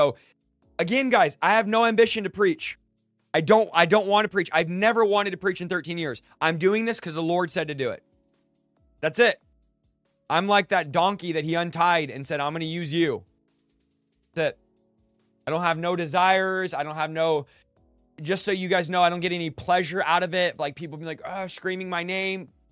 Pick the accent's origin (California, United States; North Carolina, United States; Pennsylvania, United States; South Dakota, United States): California, United States; Manteca; Yeah, from Manteca. Guys, I'm from Manteca, California. And everyone in the chat saying, where's that?